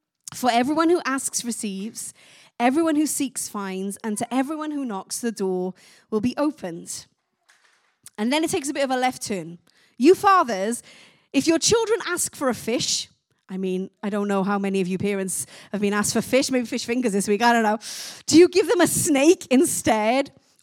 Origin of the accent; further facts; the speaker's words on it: Wales, United Kingdom; I'm Welsh, so I say the word Luke really funny.